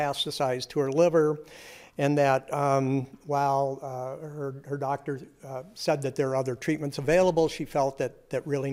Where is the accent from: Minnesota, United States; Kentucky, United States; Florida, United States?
Minnesota, United States; Lakeville; I'm from Lakeville. I'm a lifelong Minnesotan.